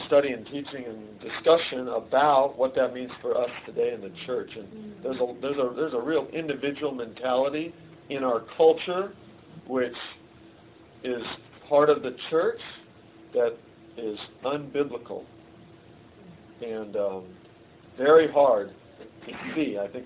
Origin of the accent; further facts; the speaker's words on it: United States; born there; the most special thing about America is that, for me, is that I'm an American. So that where God, I was born here. So this is my country.